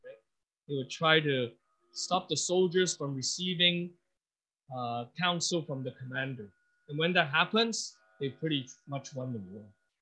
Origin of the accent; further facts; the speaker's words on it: Hong Kong; now in Singapore; You know, I grew up in Hong Kong, so waiting is it's something that's not in our vocabulary.